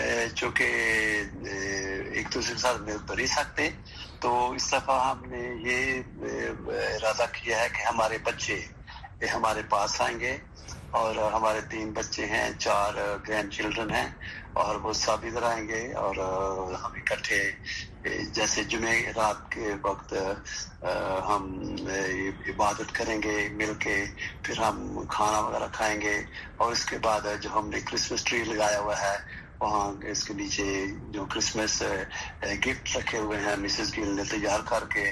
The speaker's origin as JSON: {"language": "Urdu", "country": "Pakistan", "said": "چونکہ ہم پاکستانی ہیں"}